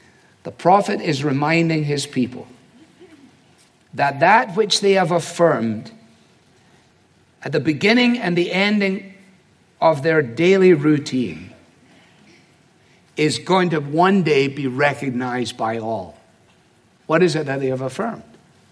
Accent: Scotland, United Kingdom; It's very appealing to me as a Scotsman.

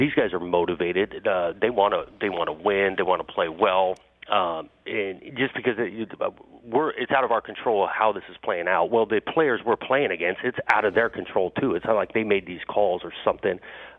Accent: Pasadena, California, United States; I grew up in Pasadena. I grew up going to the Rose Bowl and Pac-12 versus Big Ten games.

